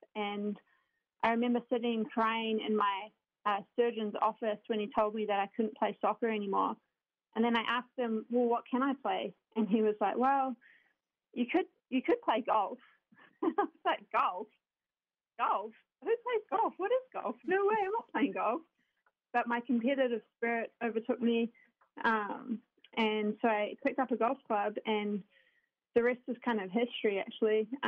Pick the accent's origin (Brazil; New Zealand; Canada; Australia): New Zealand; now in United States; But I'm from New Zealand. I grew up there. My family still live in New Zealand.